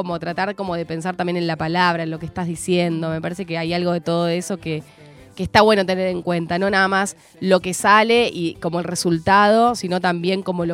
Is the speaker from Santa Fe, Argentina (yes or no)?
yes; Rosario, Santa Fe, Argentina; now in Buenos Aires, Argentina; Cuando me vine a vivir a Buenos Aires, porque soy de Rosario, sí, claro, me vine a estudiar